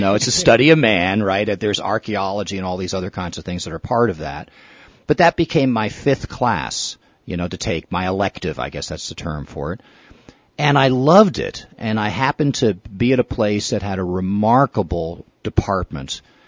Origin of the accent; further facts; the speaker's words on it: East Coast, United States; moved away as an adult; now in Lincoln County, United States; I'm from the East Coast originally, but that was a long, long time ago. I've been living and working in Lincoln County since 1989. And when I came to Oregon back in 1985